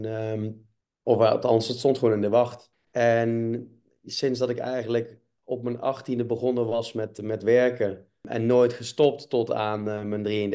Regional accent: Nijmegen, Gelderland, Netherlands; Ik kom ook uit Nijmegen oorspronkelijk.

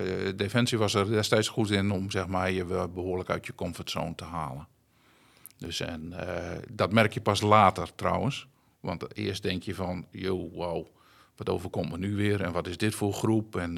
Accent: Delfzijl, Groningen, Netherlands; Kijk, ik kwam als jongen uit Delfzijl en ik was niet wereldvreemd.

